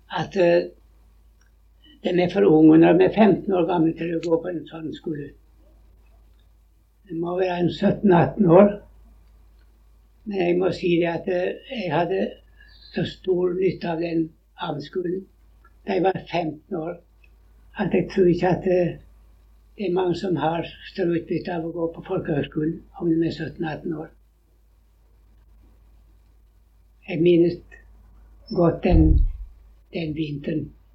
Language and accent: Norwegian; Skjold, Rogaland, Norway; Prestgården hjemme i Skjold, over fjellet fra Ulvevne til prestgården var 5 kilometer å gå.